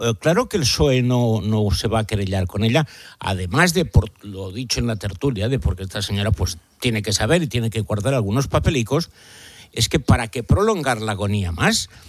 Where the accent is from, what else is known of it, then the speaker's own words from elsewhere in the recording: Spain; a mí como español me da mucha pena